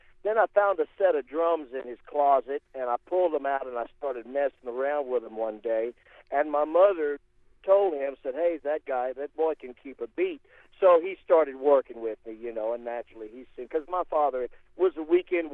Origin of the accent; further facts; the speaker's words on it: Louisiana, United States; also born or lived in Nashville, United States; it's all the music that I grew up playing down in South Louisiana. My dad was a musician, and he saw at an early age how much I was interested in it.